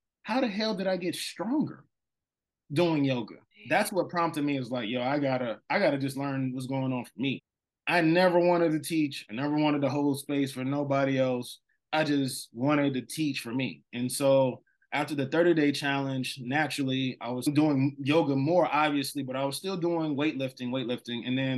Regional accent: Atlanta, Georgia, United States; Like, I'm from Atlanta. I'm from the South. We eat chicken. We throw down pork chops, all that stuff.

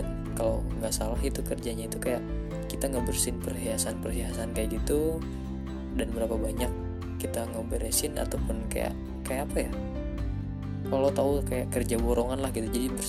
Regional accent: Merangin, Jambi, Indonesia; daerah gue tinggal pada saat itu gitu, di daerah di kota Jambi, tepatnya di desa C1 Merangin ya. Mungkin hanya sebagian orang yang tahu karena lumayan terpencil tempatnya.

